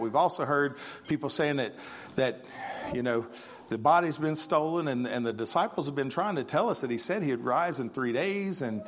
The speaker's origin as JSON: {"language": "English", "region": "Missouri", "country": "United States", "tie": "born there", "said": "I was born in Missouri and it's called the Show Me State."}